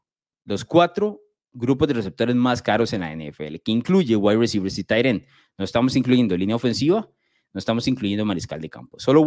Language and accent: Spanish; Limón, Costa Rica; estaban los carnavales acá en Limón, bueno, en la provincia donde yo crecí, en Costa Rica